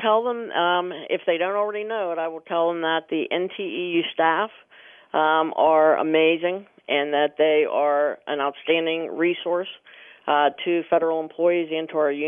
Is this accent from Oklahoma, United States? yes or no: no; Pittsburgh, Pennsylvania, United States; people say, where are you from? And for 28 years, I said Pittsburgh. So now retirement, really the best thing about retirement is that it's going to give me the opportunity to move back home